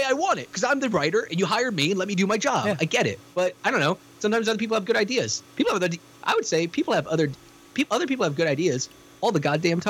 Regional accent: Virginia, United States; that guy's from Kentucky and I'm from Virginia.

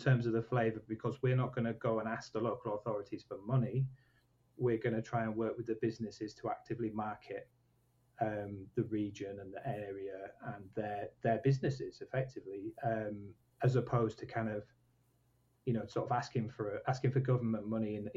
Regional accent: Yorkshire and the Humber, United Kingdom; I'm from Yorkshire.

